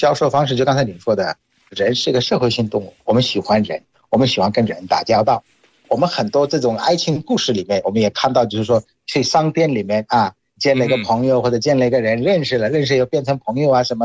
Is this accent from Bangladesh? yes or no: yes; Bangladesh; Chinese is a second language; 现在我回到现在话题，回到我的老家孟加拉国